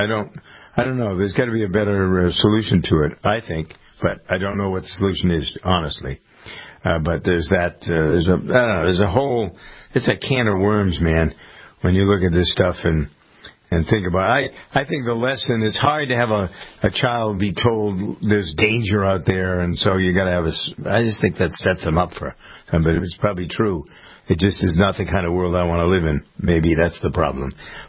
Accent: Framingham, Massachusetts, United States; the same sort of thing happened here in my hometown in Framingham last week.

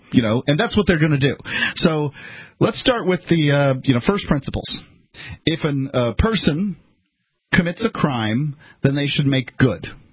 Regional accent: Ireland; well, I'm Irish, right? So I don't go around demanding that the English stroke me a check.

